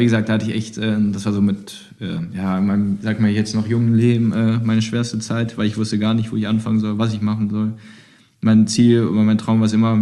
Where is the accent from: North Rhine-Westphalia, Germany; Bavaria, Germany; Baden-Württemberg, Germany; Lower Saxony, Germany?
North Rhine-Westphalia, Germany; Düsseldorf; da als Düsseldorfer das Bergtrikot da zu holen